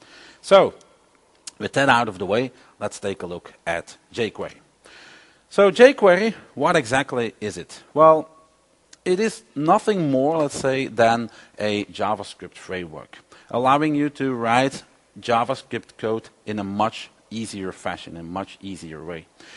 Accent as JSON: {"language": "English", "country": "Belgium", "second_language": "English", "said": "I'm from Belgium, where I am a Microsoft Regional Director and an MVP in Silverlight."}